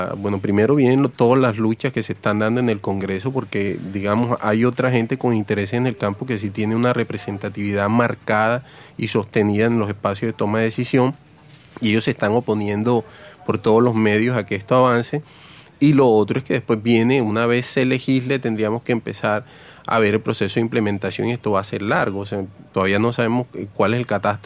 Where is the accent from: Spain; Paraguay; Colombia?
Colombia; Ahora, como colombianos, estamos viendo esta realidad